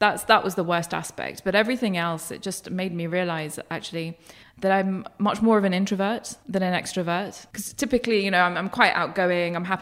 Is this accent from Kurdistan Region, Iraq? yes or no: yes; Erbil, Kurdistan Region, Iraq; I was born in Erbil, and I had a very idyllic childhood. Both my parents were teachers.